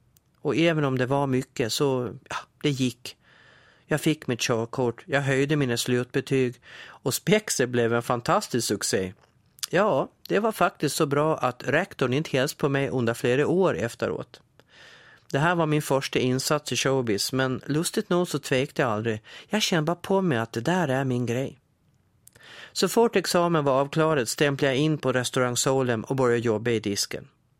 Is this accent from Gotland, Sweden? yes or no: yes; Gotland, Sweden; Att jag är gotlänning, det bevisas ju i kyrkboken, men den ligger inte på nätet, alltså går det inte att länka till den. I och för sig berättar de 4 sista siffrorna i mitt personnummer att jag är född på Gotland och dessutom flicka.